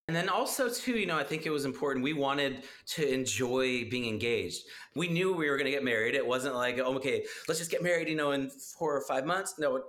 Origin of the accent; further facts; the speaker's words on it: Dallas, Texas, United States; Well, for all the people who, you know, have no idea, I'm a singer-songwriter from Dallas, Texas. And my beautiful wife is from Columbus, Ohio.